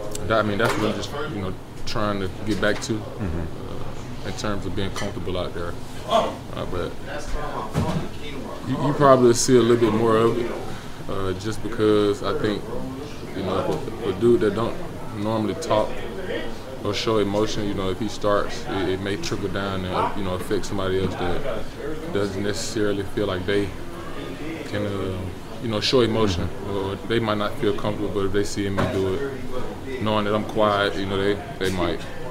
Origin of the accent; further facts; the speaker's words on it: Greensboro, North Carolina, United States; I just try to get back to, you know, the little kid growing up in Greensboro.